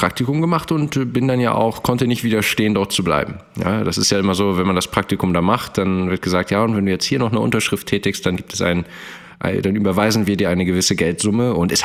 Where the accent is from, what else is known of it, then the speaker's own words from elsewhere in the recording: Hamburg, Germany; ich bin aus Hamburg